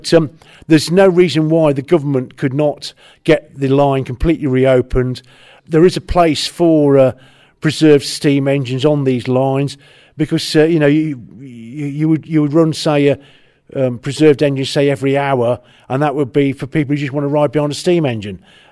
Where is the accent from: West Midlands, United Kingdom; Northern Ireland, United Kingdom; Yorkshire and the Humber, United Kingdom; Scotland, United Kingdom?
West Midlands, United Kingdom; Coventry; I mean, I come from Coventry.